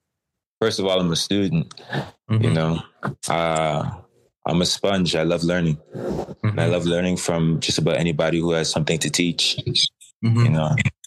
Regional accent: Providenciales, Turks & Caicos Islands; born and raised in Providenciales, a visionary

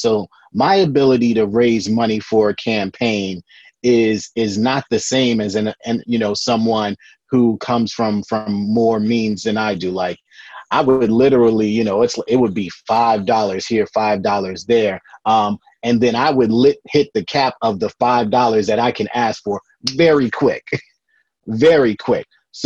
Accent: Brooklyn, New York, United States; a lot of the founding members like myself, born and raised in Brooklyn.

